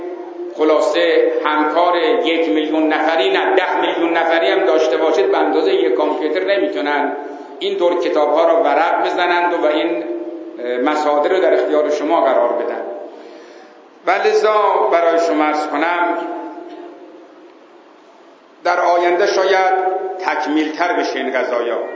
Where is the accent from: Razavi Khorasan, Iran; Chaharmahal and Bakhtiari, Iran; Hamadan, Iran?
Razavi Khorasan, Iran; Sabzevar; ما هم گفتیم بابا ما اسمن قزوینی هستیم ولی واقعی ما اهل سرزوار مشهدیم، ما ترس نداریم.